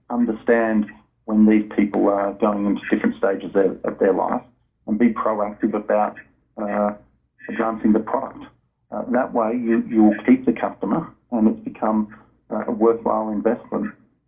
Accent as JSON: {"language": "English", "country": "Australia", "said": "I'm originally from Australia"}